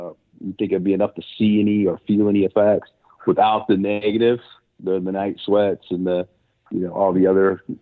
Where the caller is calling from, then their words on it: Benicia, California, United States; I'm in Northern California, beautiful Northern California. I am in a small town called Benicia, California. I'm about 40 minutes east of San Francisco.